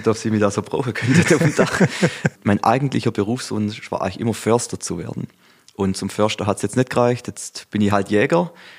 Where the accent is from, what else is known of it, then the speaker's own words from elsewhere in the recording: Ehingen, Baden-Württemberg, Germany; Jetzt bin ich ja ein Kind des ländlichen Raums. Donaukreis, wo ich herkomme, Ehingen.